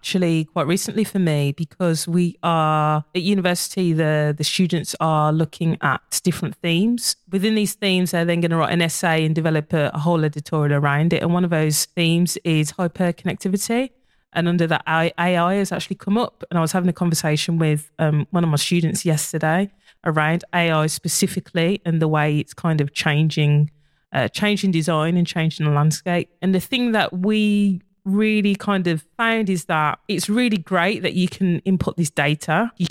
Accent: Birmingham, West Midlands, United Kingdom; Your listeners can probably tell I am a Brummie

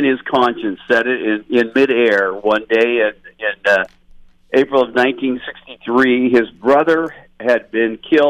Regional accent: Corvallis, Oregon, United States; Yeah, well, I grew up in Corvallis as a kid

